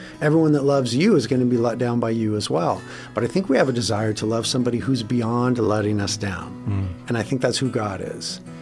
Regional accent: Carpinteria, California, United States; we ended up starting a church in Carpinteria, my hometown, and several since then.

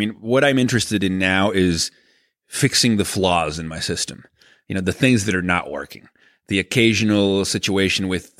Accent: Venezuela; which is interesting because I grew up in Venezuela and Brain Games had a lot of success in South America.

